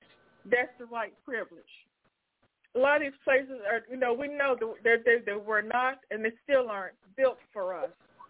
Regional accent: North Carolina, United States; The first black woman who was a banker from the county where I grew up in North Carolina.

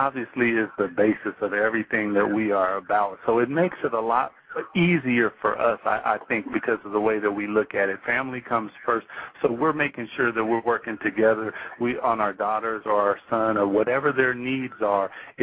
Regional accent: Seattle, Washington, United States; Well, you know, we're from Seattle, Washington, so the great Northwest, and there we have fantastic seafood, and it happens to be the love of our family.

